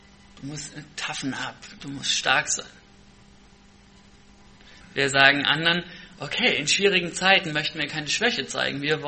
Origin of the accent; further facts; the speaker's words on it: Hesse, Germany; ich komme aus Hessen. Ich hoffe, das macht nichts aus, dass ich aus dem Ausland komme quasi.